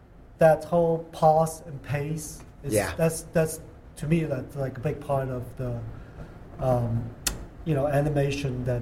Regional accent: Hong Kong; Well, I think like just growing up in Hong Kong, it's like so

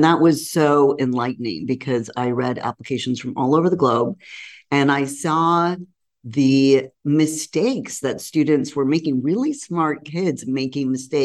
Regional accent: Los Angeles, California, United States; I grew up in Los Angeles, took the SAT.

